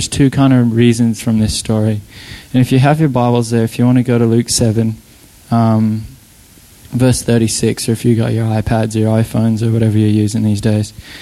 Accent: Canada; now in Australia; I grew up in Canada

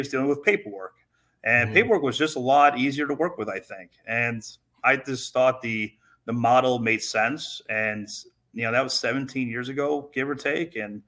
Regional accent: Ohio, United States; moved away; I grew up originally in Ohio, and I moved out here, a while ago, with my, now wife.

